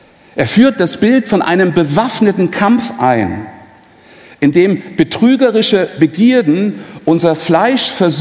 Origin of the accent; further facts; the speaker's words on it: Saxony, Germany; Im Elbsandsteingebirge, super, südlich von Dresden. Bin also ein alter Sachse.